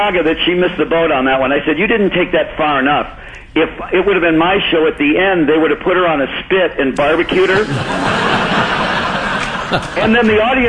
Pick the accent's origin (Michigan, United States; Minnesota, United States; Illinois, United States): Michigan, United States; Detroit; I'm from Detroit, okay? I've never been on a farm in my life.